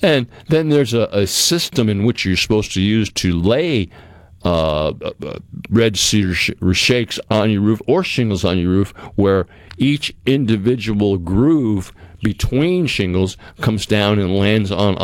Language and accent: English; New England, United States; I come from New England. I grew up in New England as a youngster, and almost every home up there is sided with a white cedar shingle on the sidewalls.